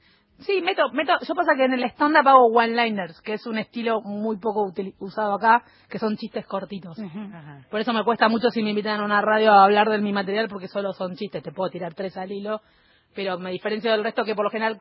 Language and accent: Spanish; Buenos Aires, Argentina; Igual siendo porteñas y de las zonas acá en Newbery no fue tan trágico